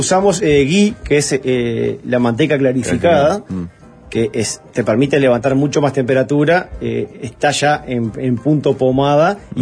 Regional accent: Uruguay; Lo que también nos pasó a nosotros como uruguayos es que el perfil de sabores es diferente.

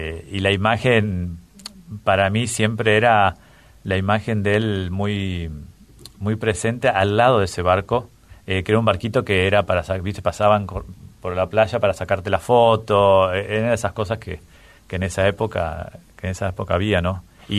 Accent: Carapachay, Buenos Aires Province, Argentina; born there; no nací en una clínica, nací en una partera en Carapachay, en la casa de mi bisabuela.

